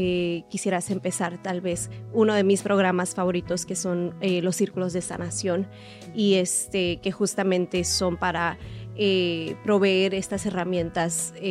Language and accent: Spanish; New York, United States; yo crecí en Nueva York y mis padres migraron a Estados Unidos en los 80s y se conocieron en un barrio que se llama East Harlem. Y mi mamá migró de las montañas de Guerrero